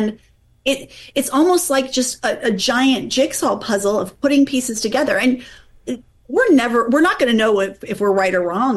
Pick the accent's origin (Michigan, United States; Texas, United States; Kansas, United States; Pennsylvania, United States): Pennsylvania, United States; but I called it the bus station because I grew up in Pennsylvania.